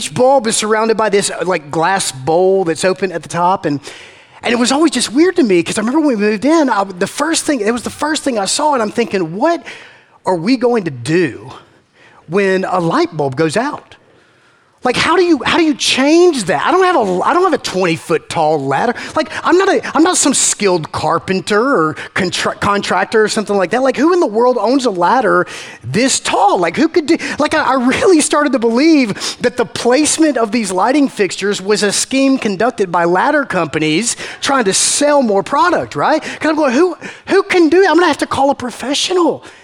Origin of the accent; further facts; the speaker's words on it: Macon, Georgia, United States; I'm from Macon, we say foyer.